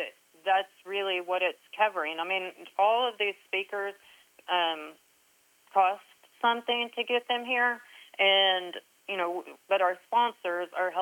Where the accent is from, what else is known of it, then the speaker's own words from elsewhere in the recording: Mooreland, Oklahoma, United States; now in Shattuck, United States; I grew up in Moreland. I grew up on a feeder stalker operation farm. Then I got married, moved over here to Shattuck, and we've got cow-calf operations.